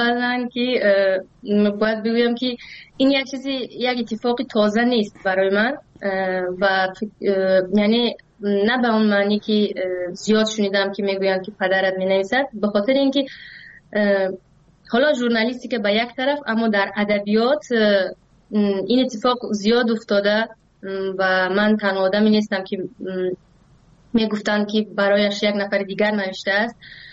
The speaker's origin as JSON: {"language": "Persian", "country": "Tajikistan", "said": "من از کودکیم همیشه یک شکل زندگیمون به این گونه بوده که از کشور به کشور دیگر سفر کرده ایم، بله همیشه اون مقصد اصلی تاجیکستان بوده و ما همیشه برگشتیم به تاجیکستان"}